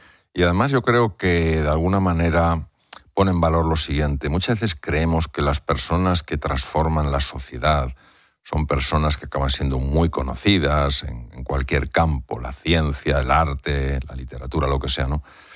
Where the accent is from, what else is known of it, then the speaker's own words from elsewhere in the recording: Madrid, Community of Madrid, Spain; Yo nací y crecí en Madrid, he dado muchas vueltas, pero sí.